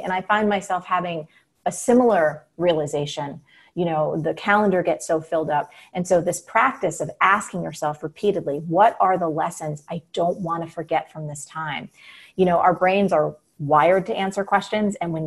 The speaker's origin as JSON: {"language": "English", "region": "New York", "country": "United States", "said": "I'm from New York, and we have New York Governor Andrew Cuomo."}